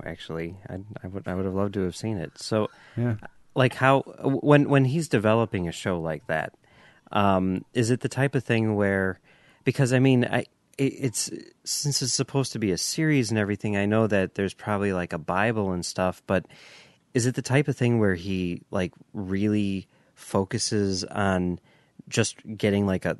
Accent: Chicago, Illinois, United States; I'm from Chicago, you know.

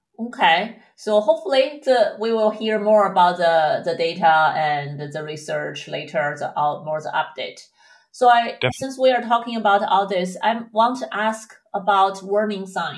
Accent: China; especially I'm from China. So for in Asian populations, it's a more dominant issue.

